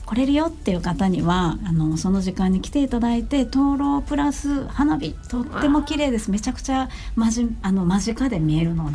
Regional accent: Tokushima, Japan; あの私もともと四国出身で、うん、徳島出身だったので

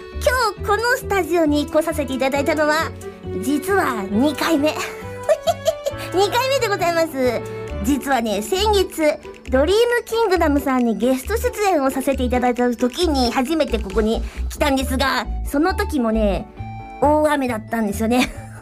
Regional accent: Ise, Mie, Japan; also born or lived in Yokohama; 一回三重県の実家の方に戻っております。三重県は私、伊勢市出身なんですが、ご存知の方もいらっしゃいますでしょうか。三重県伊勢市、もうね、ここの横浜に比べたら、もうだいぶだいぶだいぶ田舎でございます。

